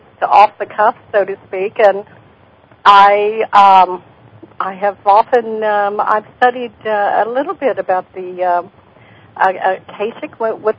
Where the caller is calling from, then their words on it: Naples, Florida, United States; I'm calling from Naples, Florida.